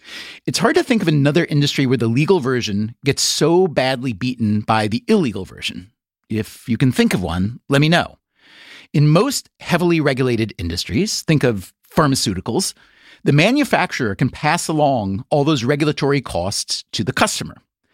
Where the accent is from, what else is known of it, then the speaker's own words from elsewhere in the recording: New York, United States; As a New Yorker, I can vouch for those headlines.